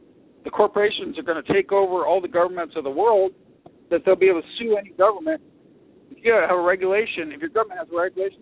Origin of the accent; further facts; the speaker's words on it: United States; America is a part of me. I am an American.